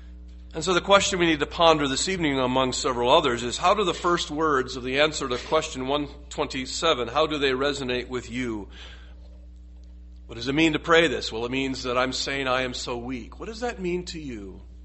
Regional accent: United States; Beloved, and I say this to Americans as an American, it is not wrong to admit weakness.

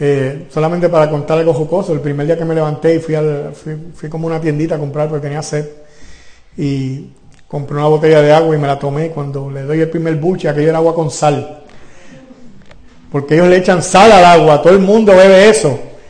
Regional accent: Puerto Rico; porque yo soy puertorriqueño, hablo un inglés malo y ellos hablan alemán

